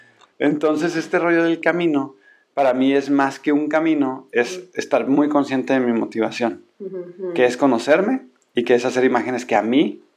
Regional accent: Sonora, Mexico; En Sonora, yo soy de Sonora, les dicen fachosos

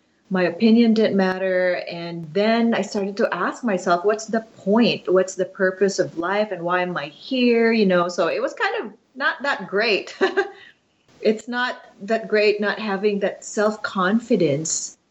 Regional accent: Philippines; now in United States; I'm actually Filipino. I came from the Philippines in 1984. I immigrated here in the U.S. with my family, with my mom and my two brothers.

